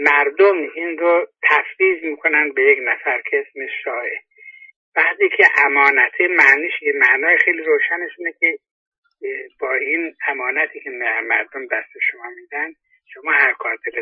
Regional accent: Iran; یعنی ما به عنوان یک ایرانی از اینکه برده شهریار باشیم یا برده خلیفه

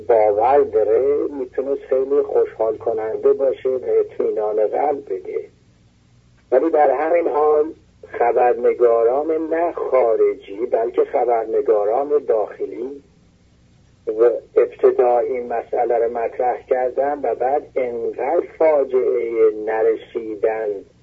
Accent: Azerbaijan, Iran; also born or lived in Tehran; من خودم رو سوگوار میدونم به عنوان یک ایرانی، به عنوان یک آذربایجانی

